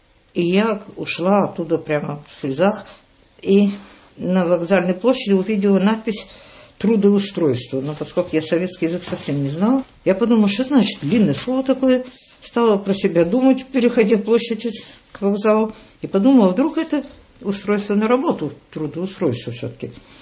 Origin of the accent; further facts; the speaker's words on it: Paris, Île-de-France, France; И поскольку я воспитывалась в Париже